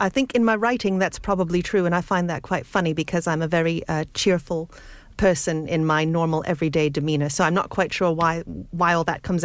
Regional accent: New Jersey, United States; That's right. I'm from New Jersey.

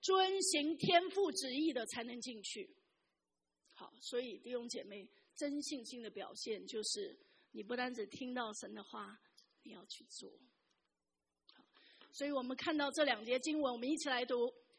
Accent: China; 特别呢我们中国人很爱面子哈

